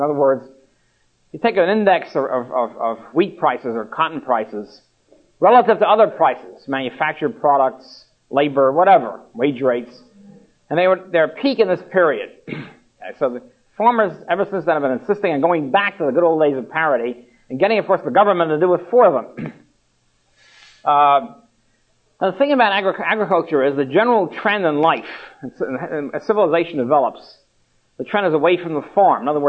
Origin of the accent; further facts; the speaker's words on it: New York, United States; As you might expect, being born and bred in New York, I'm not exactly expert in agriculture.